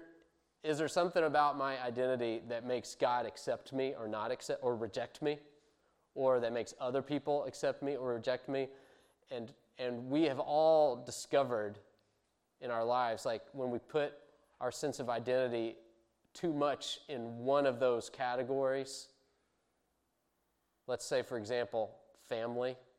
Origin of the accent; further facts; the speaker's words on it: United States; I'm an American, where I am from the country, not the city.